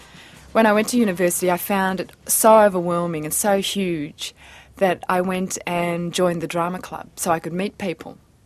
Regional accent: Melbourne, Victoria, Australia; I grew up in Melbourne.

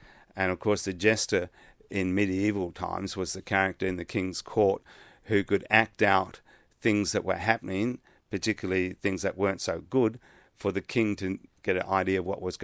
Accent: Western Australia, Australia; So yes, just growing up in the Kimberley meant a really open, free lifestyle.

